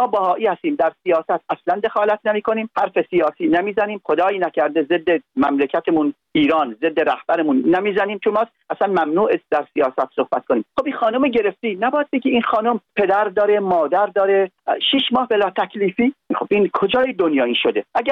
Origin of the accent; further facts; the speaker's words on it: United Arab Emirates; ما خانم 24 سال در امارات زندگی میکنیم، یعنی من که بچه اماراتم، پاسپورتم ایرانی نیست، ولی ما در سال 2000 میلادی ازدواج کردیم.